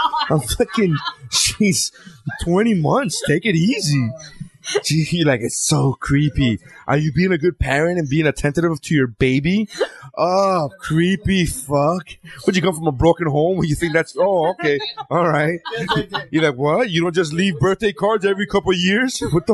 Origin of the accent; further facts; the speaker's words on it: Miami, Florida, United States; I grew up in Miami, and it wasn't until I went to other cities as an adult that I realized, oh, you don't need a car everywhere.